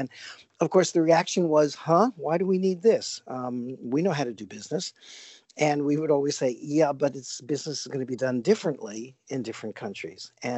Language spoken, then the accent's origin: English; New York City, New York, United States; And growing up in New York City, which is so multicultural, I was influenced by all the different cultures that literally I lived among.